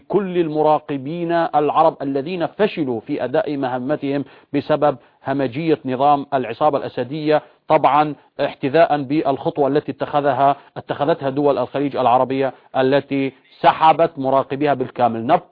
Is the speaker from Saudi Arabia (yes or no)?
no; Syria; نحن أبناء سوريا وأبناء هذه الأمة.